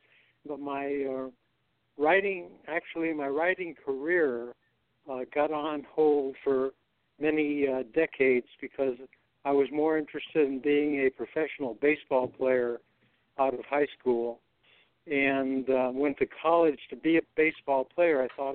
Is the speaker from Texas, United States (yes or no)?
no; East Los Angeles, California, United States; I'm a 79-year-old mystery writer, and I grew up in East Los Angeles where gunshots in the night attract little attention.